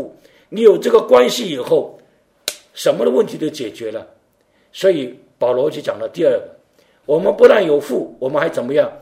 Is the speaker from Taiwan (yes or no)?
yes; Taiwan; moved away as an adult; now in United States; 1943年生在中国四川的，我爸爸妈妈是广东客家人。1948年我就到了台湾，我爸爸是国民党的军人，我们家到了台湾，我在台湾长大。我在1970吧，大概是1970年的时候到了美国的，那时候29岁